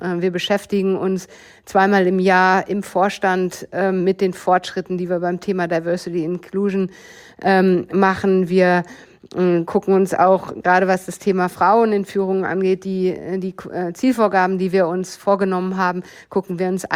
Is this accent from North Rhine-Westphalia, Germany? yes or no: yes; Bochum, North Rhine-Westphalia, Germany; Ja, ich bin groß geworden im Ruhrgebiet, in Bochum und damit in einem Umfeld, was aus meiner Erinnerung sehr gemischt war.